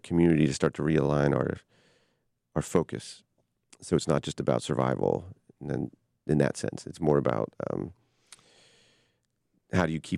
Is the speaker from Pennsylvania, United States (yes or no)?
yes; Martins Creek, Pennsylvania, United States; also born or lived in Easton; And I grew up in Martins Creek, a town that didn't really...